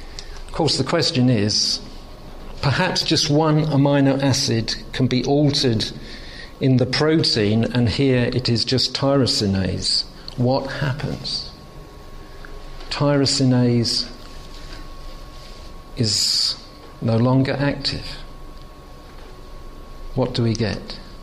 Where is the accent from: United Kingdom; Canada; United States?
United Kingdom; England; And as an Englishman, the first Christian book I was ever given before I came to faith in Jesus was Basic Christianity by John Stott.